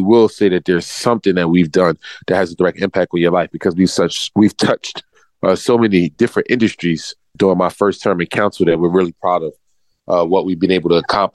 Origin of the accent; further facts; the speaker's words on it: Philadelphia, Pennsylvania, United States; So I grew up in Oakland.